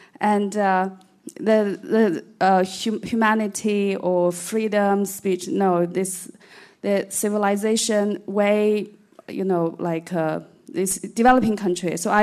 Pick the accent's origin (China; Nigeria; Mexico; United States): China; English is a second language; now in United Kingdom; I'm from China, and for the past 7 years, I live in the UK.